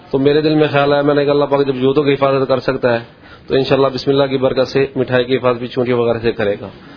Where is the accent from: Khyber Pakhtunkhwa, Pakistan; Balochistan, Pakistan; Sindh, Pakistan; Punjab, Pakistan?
Khyber Pakhtunkhwa, Pakistan; Dera Ismail Khan; السلام علیکم, میں ڈیر اسماعیل خان سے ہوں سر جی.